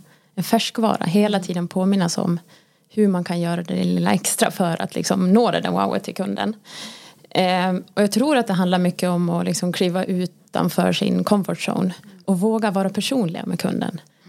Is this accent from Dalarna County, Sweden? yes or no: yes; Dalarna County, Sweden; Ja, jag är ju en dalkulla som bor i Vansbro.